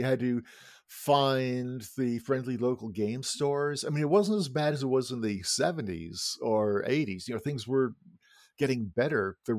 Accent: Bristol, South West England, United Kingdom; moved away as an adult; also born or lived in Manchester; in Bristol, near Bristol in Somerset in the UK. I was going to school there. As you can tell from my accent, I was in fact born in Manchester. and I had lived about half my life in the UK up till I was about 20.

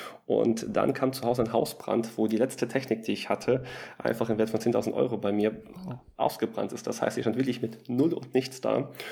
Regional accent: Lower Saxony, Germany; Ich bin im Südkreis Osnabrück groß geworden, hatte mit den Bergen oder auch allgemein mit der Natur nicht viel am Hut

